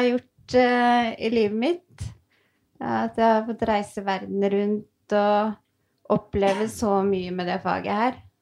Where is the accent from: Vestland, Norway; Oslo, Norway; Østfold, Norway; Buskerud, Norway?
Buskerud, Norway; Tyristrand; jeg kommer fra Tyristrand, en liten bygd utenfor Hønefoss, som verdens peneste sted.